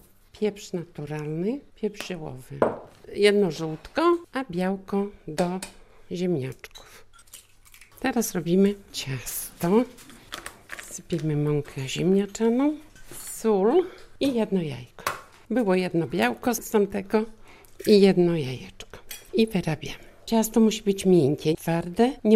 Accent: Podlaskie Voivodeship, Poland; taka tradycja u nas na Podlasiu, że bardzo często spotykane są z serem.

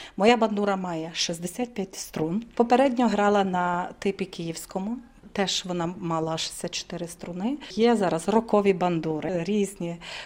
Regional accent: Drohobych, Lviv Oblast, Ukraine; moved away as an adult; now in Kraków, Poland; Походжу я з Західної України, з Дрогобичини. Рід мій взагалі починається з Івано-Франківщини. В Кракові я живу вже 15 років.

